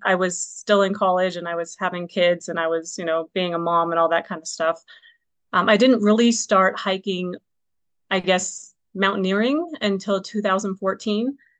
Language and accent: English; California, United States; moved away; I'm from Southern California.